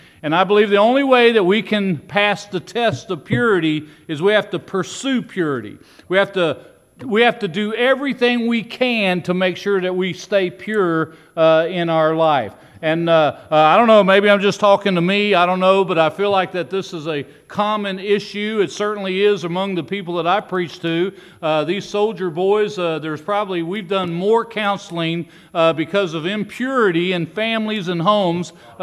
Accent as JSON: {"language": "English", "region": "Kentucky", "country": "United States", "tie": "born or raised there", "said": "I said, but we grew up in Kentucky, Muhlenberg County."}